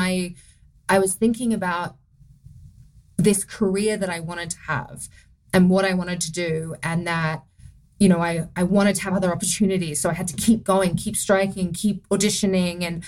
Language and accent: English; Australia; accent: Australian; now in United States; I think I've lived here so long. I'm married to an American. I've done it a lot now. And then on the Vampire Diaries, I was British. So that was a lot easier because that's very similar to Australian.